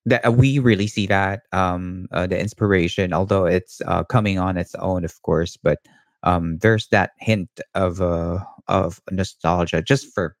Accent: Philippines; I grew up in the Philippines

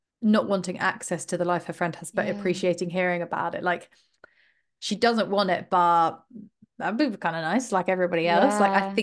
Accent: England, United Kingdom; as a Brit

